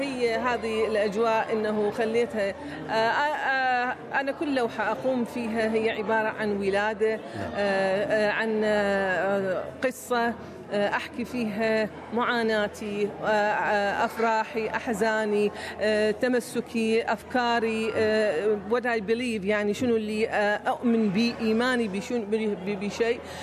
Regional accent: Iraq; وأنا كنت من الناس الأوائل اللي بديت وياهم أنا وكم عراقي.

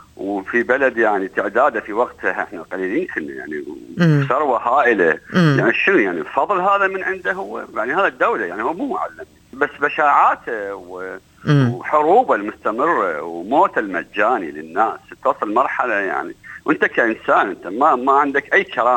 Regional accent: Iraq; now in Australia; أول ما طلعت من العراق

